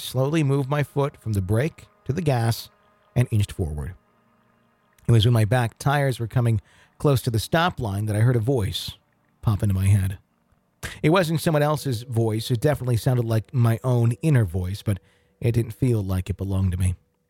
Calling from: New Hampshire, United States; I'm writing from New Hampshire.

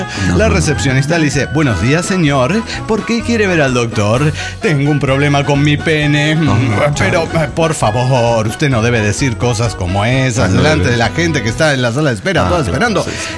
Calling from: Arica, Arica y Parinacota, Chile; de Arica, Chile.

